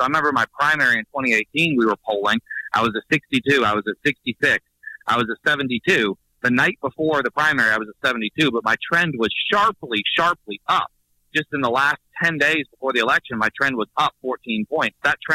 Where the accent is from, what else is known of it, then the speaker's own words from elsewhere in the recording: Alabama, United States; I'm from North Alabama. I carried North Alabama by large margin.